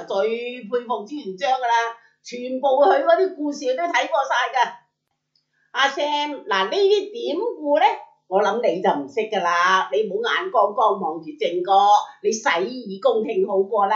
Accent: Hong Kong; 就将我哋香港人做制品

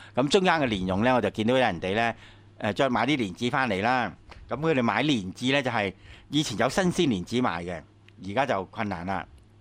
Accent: Guangdong, China

